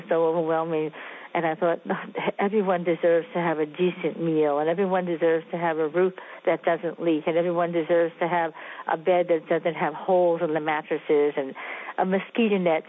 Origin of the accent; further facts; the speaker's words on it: New York City, New York, United States; I'm from Brooklyn. You know, I'm a tough kid from Brooklyn, New York.